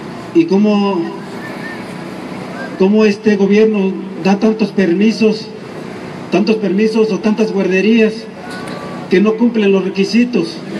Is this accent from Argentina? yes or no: no; Tixtla de Guerrero, Guerrero, Mexico; soy originario de Tixla de Guerrero